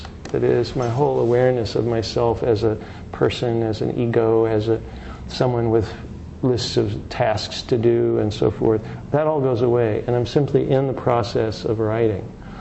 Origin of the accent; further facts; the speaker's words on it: Indiana, United States; And Indiana, my home state, is one of the major focuses